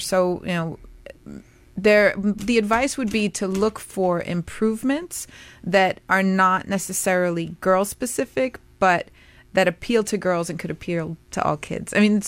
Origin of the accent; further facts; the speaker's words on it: New York City, New York, United States; I grew up in New York City, and I went to a school called the Marymount School